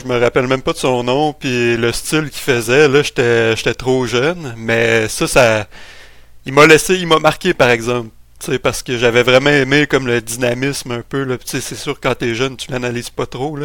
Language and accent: French; Quebec City, Quebec, Canada; Ben, moi, je viens de la ville de Québec.